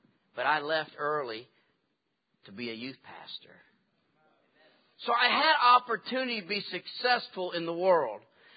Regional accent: Louisiana, United States; Now, I am from Louisiana. We are always 50 or 51 when it comes to education.

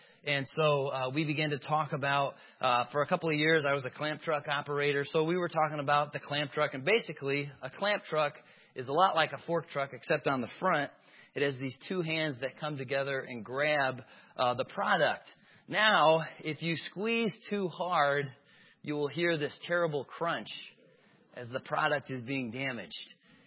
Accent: Dwight, United States; I grew up over in Dwight. And we were the Eagles.

